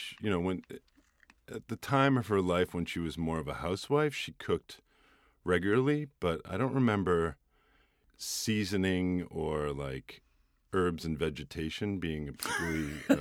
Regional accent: Massachusetts, United States; I grew up just outside of Cambridge, Massachusetts.

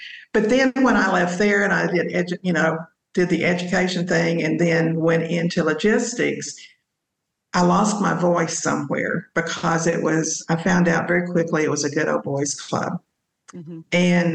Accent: Texas, United States; accent: Texas; I lost my Texas accent. I had to be very intentional about the way I spoke.

